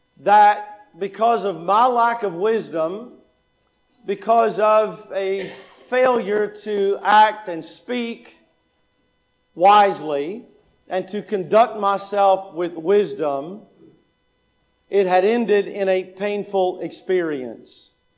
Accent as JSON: {"language": "English", "region": "Kentucky", "country": "United States", "tie": "born or raised there", "said": "I grew up in Kentucky, and Kings Island was just up the road"}